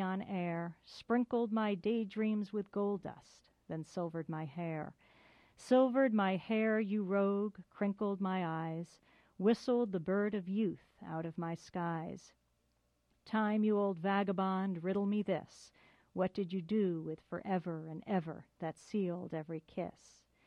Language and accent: English; Washington, District of Columbia, United States; born there; I was born in Washington, D.C. when he was working there